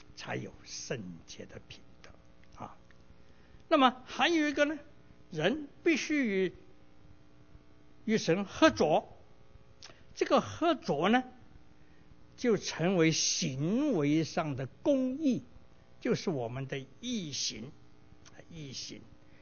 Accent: China; now in United States; 我是中国人，在中国长大，我自然就行事为人就以人中国的味道啊

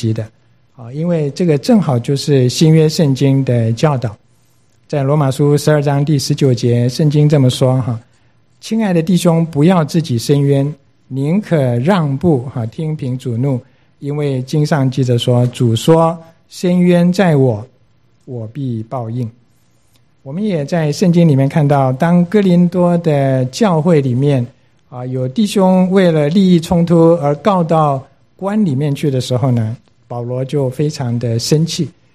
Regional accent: China; 有人说，我们中国人什么都能吃，就是不能吃亏。

